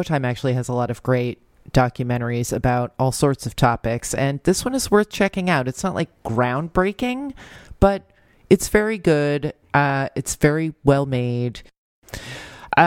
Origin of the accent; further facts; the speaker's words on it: New Jersey, United States; I'm projecting my experience growing up in New Jersey